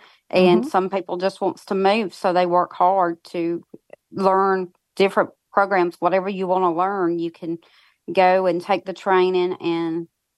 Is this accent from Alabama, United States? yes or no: yes; Alabama, United States; No, I'm from Alabama.